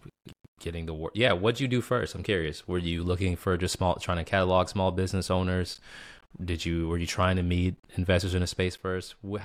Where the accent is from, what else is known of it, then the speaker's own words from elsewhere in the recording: Boston, Massachusetts, United States; I grew up in Boston.